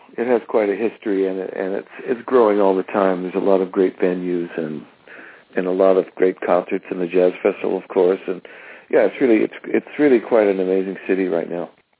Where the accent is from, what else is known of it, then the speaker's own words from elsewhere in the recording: Toronto, Ontario, Canada; Yes, we're both born and bred in Toronto, which is pretty rare here.